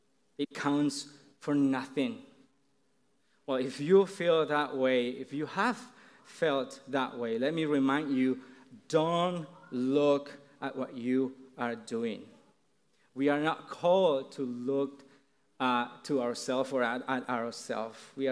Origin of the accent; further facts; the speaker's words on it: Mexico; accent: Mexican; English is a second language; I'm gonna try to say with my thick Mexican accent, so let's see if it works.